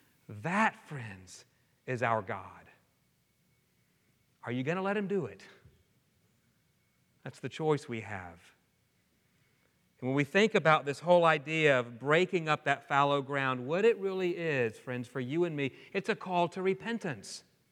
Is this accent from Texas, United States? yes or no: yes; Houston, Texas, United States; I grew up in Houston, so I wasn't around many farms.